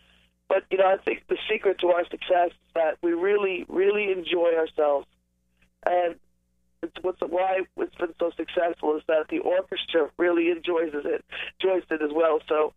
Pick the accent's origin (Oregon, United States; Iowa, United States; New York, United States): New York, United States; Bronx; You know, I grew up in the Bronx, and you have to forgive me because I have a bit of a cold here. But I grew up in the Bronx, and I was Irish music was a part of every function.